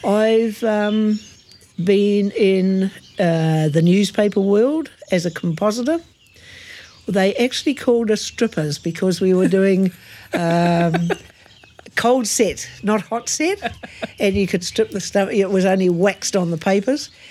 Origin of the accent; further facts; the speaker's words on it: New Zealand; I'm very proud that I was born in New Zealand. And man, am I proud to say that I'm a New Zealander and I have a Maori heritage as well.